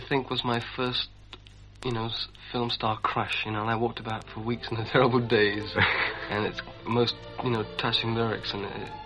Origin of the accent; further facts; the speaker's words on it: Howrah, West Bengal, India; also born or lived in Lucknow; now in London, United Kingdom; I was born in Lucknow in India, although we weren't very long in Lucknow, just a few weeks. My mother and father moved house, and we lived in Howrah, which is just outside Calcutta.